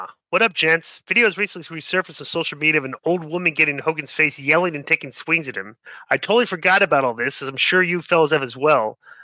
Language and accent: English; the South, United States; Well, I grew up in the South, and you go to, like shows in the South, like the Omni.